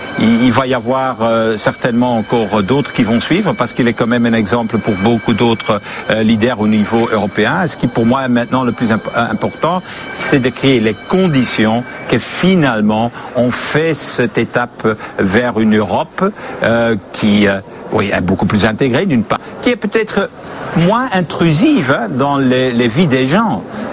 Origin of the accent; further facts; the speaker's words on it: Belgium; Moi je connais ça, hein, je suis belge, hein, donc je connais aussi une minorité en Flandre